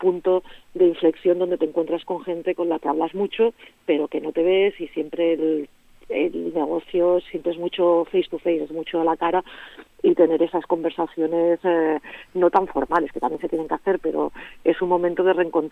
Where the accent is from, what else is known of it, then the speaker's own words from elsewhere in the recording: Spain; A ver, nosotros somos españoles.